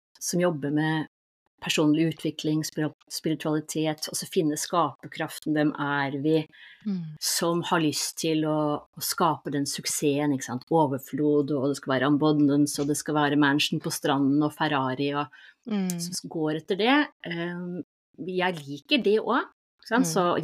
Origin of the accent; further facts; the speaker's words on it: Tomter, Østfold, Norway; jeg vokste opp i Tomter, som var en liten bygd inne i Indre Østfold, som omgitt av skog, så det var et lite høl i skogen.